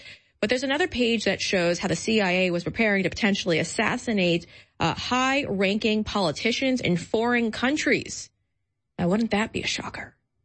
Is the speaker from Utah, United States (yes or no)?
no; New York, United States; I agree, but obviously I'm biased as a New Yorker and a Yankee fan.